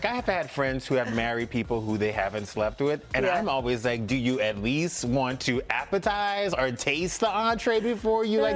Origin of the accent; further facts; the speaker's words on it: Louisiana, United States; I am from South Louisiana. I went to Catholic school.